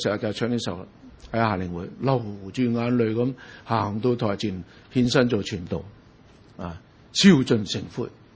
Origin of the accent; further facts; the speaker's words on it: Hong Kong; 其实我哋香港人呢好特别㗎